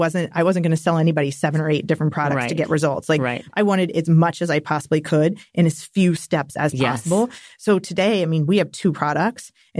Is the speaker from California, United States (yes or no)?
yes; Napa Valley, California, United States; I would not be sitting here today had I not had the honor and privilege of growing up in Napa Valley.